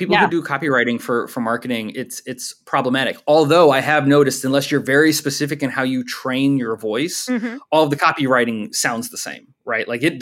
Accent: Florida, United States; I mean, I grew up in Florida, so we were like, mm-hmm. we were right next to Universal Studios. We're right next to Disney World.

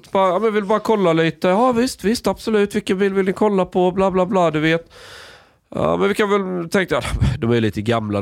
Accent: Sweden; now in United States; jag förklarar att jag är från Sverige.

